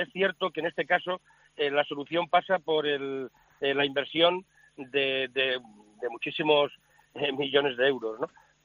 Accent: Madrid, Community of Madrid, Spain; Los españoles en Madrid somos ante todo españoles y luego madrileños.

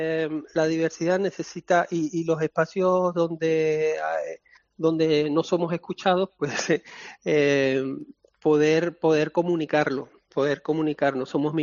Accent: Venezuela; desde Latinoamérica, por ejemplo, yo vengo de Venezuela.

